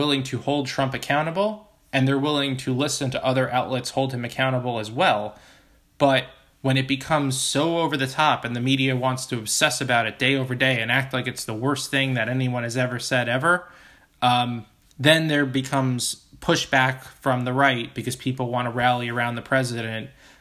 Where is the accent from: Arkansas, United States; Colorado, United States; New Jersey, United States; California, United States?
New Jersey, United States; Listen, I'm from Jersey, and I can tell you that in the tri-state area, when people disagree with each other, they do it loudly